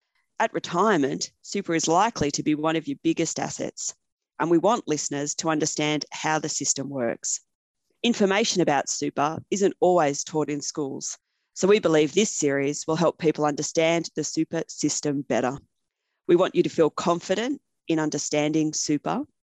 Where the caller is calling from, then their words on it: Victoria, Australia; Today, I'm calling in from Wurundjeri country.